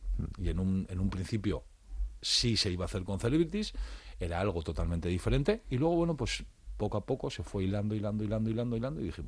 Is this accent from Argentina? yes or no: no; Bilbao, Basque Country, Spain; now in Logroño, Spain; Yo soy de Bilbao, ¿vale? Pero llevo ya muchos años viviendo en Logroño. Ya llevo desde el año 2007.